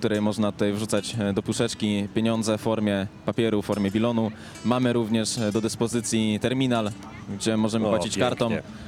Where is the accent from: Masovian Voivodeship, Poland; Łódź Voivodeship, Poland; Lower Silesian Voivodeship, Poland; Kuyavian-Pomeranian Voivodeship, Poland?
Łódź Voivodeship, Poland; Łódź; Z racji tego, że jesteśmy z Łodzi, stwierdziliśmy, że pierwszą karetkę oddamy do naszego rodzinnego miasta.